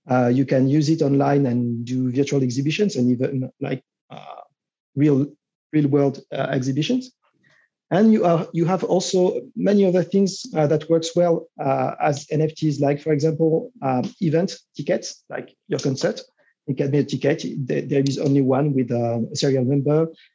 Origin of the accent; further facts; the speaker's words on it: France; English is a second language; as you can tell by the outrageous accent, I'm from France.